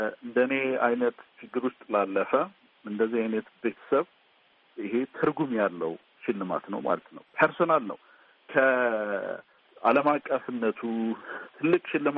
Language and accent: Amharic; Gondar, Amhara, Ethiopia; እኔ ጎንደር ልጅ ነኝ። ጎንደር ነው ተወልጄ ያደግኩት። ከቄስ ትምህርት ቤት እስከ ሀይ ስኩል ድረስ ጎንደር ነው የተማርኩት ያደግኩት።